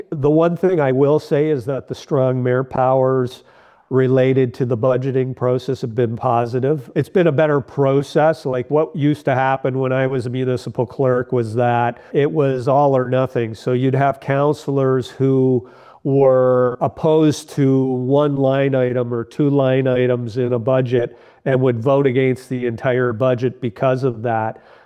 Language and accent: English; Niagara Falls, Ontario, Canada; I know this because I'm from Niagara Falls